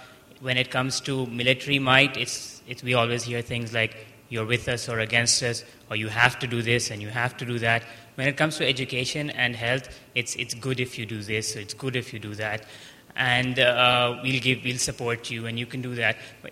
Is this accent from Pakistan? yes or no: yes; Pakistan; I'm from Pakistan. I just got here.